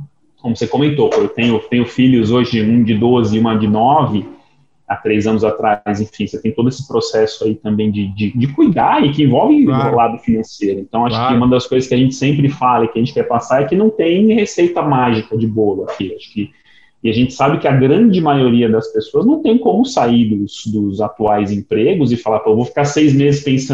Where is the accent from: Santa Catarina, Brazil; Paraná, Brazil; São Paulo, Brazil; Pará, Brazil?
São Paulo, Brazil; São Paulo, sou paulistano. E, enfim, estudei em colégios normais